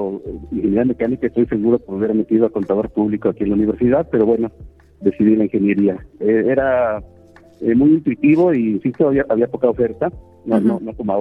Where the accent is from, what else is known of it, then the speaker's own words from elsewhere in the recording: Aguascalientes, Mexico; also born or lived in Mexico City; yo nací en la Ciudad de México. Mi papá es originario de Aguascalientes, entonces viví 12 años allá y desde la secundaria estoy viviendo nuevamente en Aguascalientes.